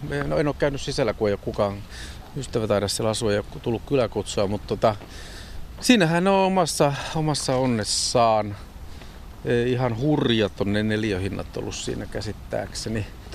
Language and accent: Finnish; Sauvo, Southwest Finland, Finland; born there; No melkein saaristosta, että mä oon syntynyt Sauvossa, joka on jo niin kuin oikeastaan saaristokuntia siinä Suomenlahti sitä ympäröityä Turussa päin.